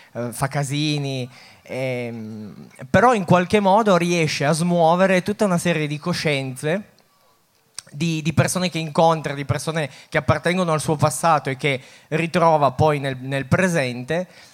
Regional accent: Piedmont, Italy; io sono nato e cresciuto in Valsusa

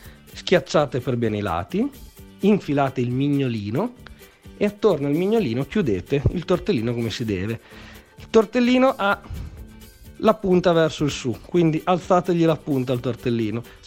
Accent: Emilia-Romagna, Italy; io sono emiliano, da noi il 25 di gennaio, di dicembre a Natale si mangiano i tortellini in brodo

